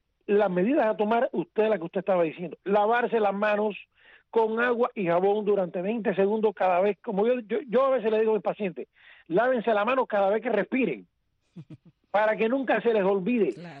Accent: Cuba; born there; soy cubano de nacimiento

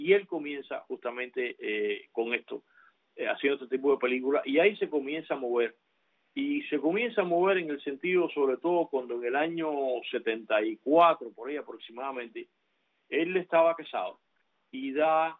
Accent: Cuba; porque yo vengo de Cuba, en que todo es político

